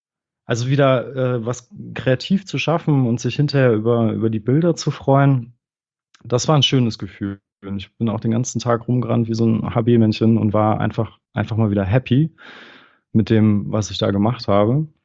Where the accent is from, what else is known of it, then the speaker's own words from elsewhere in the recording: Detmold, North Rhine-Westphalia, Germany; now in Bochum, Germany; Aus Detmold.